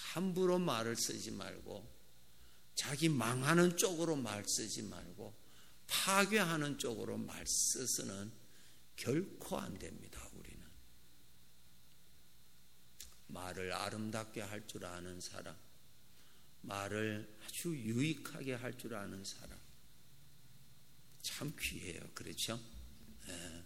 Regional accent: South Korea; 나는 죽겠다고, 우리 한국 사람은 죽겠다는 소리 잘하는데

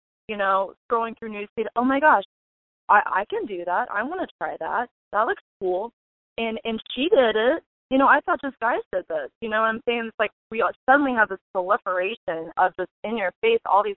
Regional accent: Midwest, United States; I mean, I grew up in the Midwest, 16 acres out off the Missouri River Valley, and Daddy is just a big outdoorsman

